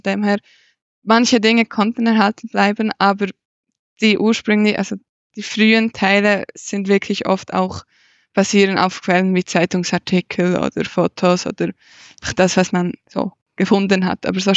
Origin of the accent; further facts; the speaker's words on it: Bern, Switzerland; kommt man sehr schnell auf den FC Thun, gerade als Bernerin.